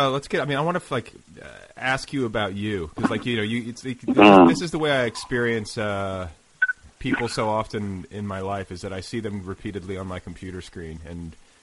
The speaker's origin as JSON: {"language": "English", "region": "Midwest", "country": "United States", "tie": "born or raised there", "said": "because I grew up in the Midwest, and it was like people are throwing parties when parents are out of town"}